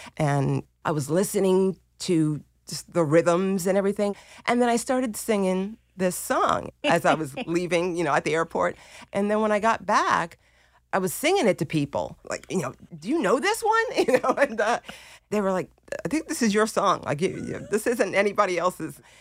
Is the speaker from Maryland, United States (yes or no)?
yes; Lewisdale, Maryland, United States; There were like four families, you know, Cuban families that we grew up with in Lewisdale, Maryland.